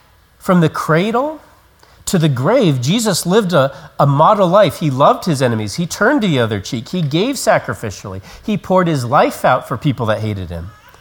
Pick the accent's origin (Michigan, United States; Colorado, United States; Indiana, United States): Colorado, United States; I grew up in Colorado and we lived in an area where we would get lots of snow.